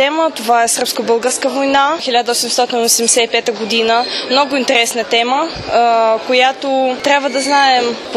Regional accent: Chișinău, Moldova; Аз съм ученичка от Молдова, от град Кишинев, български теоретичен лицей Васил Левски.

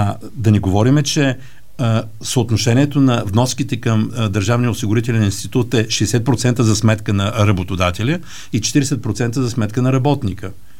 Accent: Ruse, Ruse Province, Bulgaria; понеже аз съм от Руса

